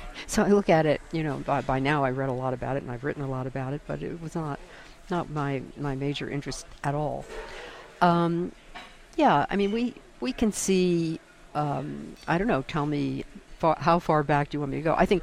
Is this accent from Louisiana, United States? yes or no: no; Washington, D.C., District of Columbia, United States; And I was brought up in Washington, D.C., and I didn't go to school.